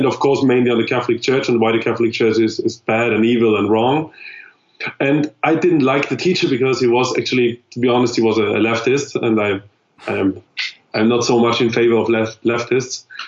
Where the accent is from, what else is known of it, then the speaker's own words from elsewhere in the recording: Vienna, Austria; English is a second language; I was born and raised in Vienna, which is the capital of Austria.